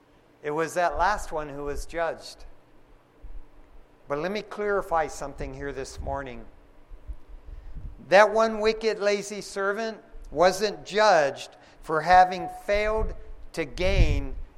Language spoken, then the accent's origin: English; Detroit, Michigan, United States; I used to think that's the way it worked growing up in Detroit, Michigan.